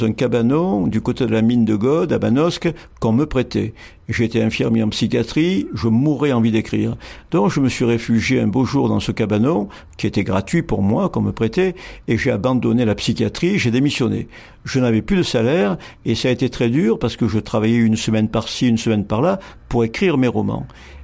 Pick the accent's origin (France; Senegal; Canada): France; Marseille, Provence-Alpes-Côte d'Azur; Je suis né à Marseille, j'ai grandi, j'ai mes plus beaux souvenirs.